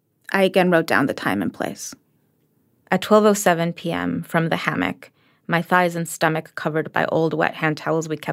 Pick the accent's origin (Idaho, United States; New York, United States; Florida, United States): New York, United States; New York City; Maybe it's because I grew up in New York under Giuliani